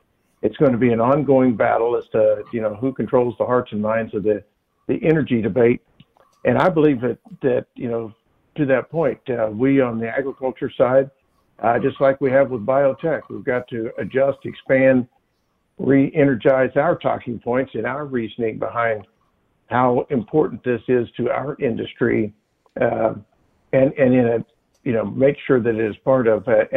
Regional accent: Kansas, United States; you know, my home where I grew up in Kansas, you got folks that, you know, the wind energy and solar energy.

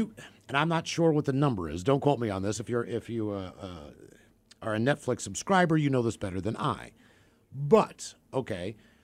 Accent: West Virginia, United States; I'm from West Virginia. I can't do that.

